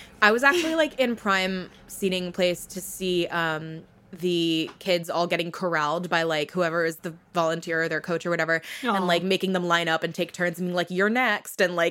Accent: United States; Like the Korean style of contemporary skating costumes, even though I'm American.

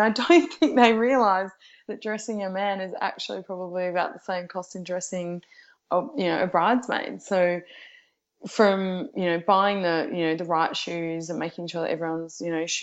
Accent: Geelong, Victoria, Australia; I'm originally from Geelong, so just outside.

